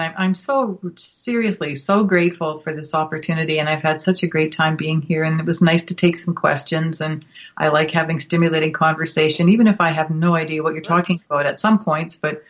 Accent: Canada; I'm Canadian. I'm up here in Canada. You know, I'm Canadian and I'm British

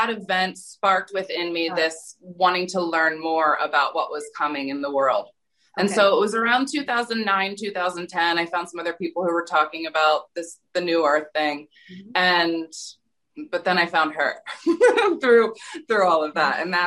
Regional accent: Philadelphia, Pennsylvania, United States; I was actually in North Jersey at the time, because I'm from Philadelphia

